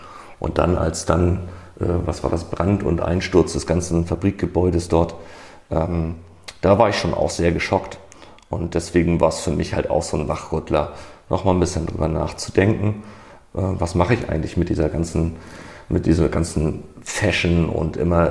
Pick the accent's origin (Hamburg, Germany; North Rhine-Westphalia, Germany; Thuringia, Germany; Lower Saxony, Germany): Hamburg, Germany; Ich komme aus Hamburg, ne?